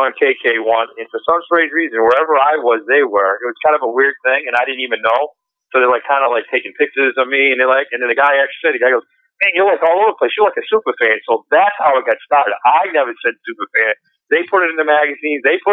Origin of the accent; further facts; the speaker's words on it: New England, United States; But since I'm from New England, and the whole pub thing, we don't say our R's here.